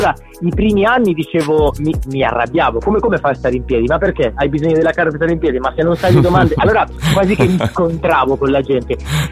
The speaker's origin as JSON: {"language": "Italian", "country": "Uruguay", "said": "arrivo da un paese dove la cultura è proprio pollo e carne. Si può dire che io sono uruguaiano"}